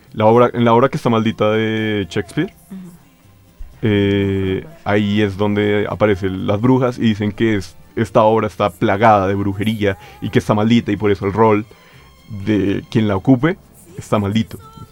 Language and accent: Spanish; Colombia; hablando de como colombiano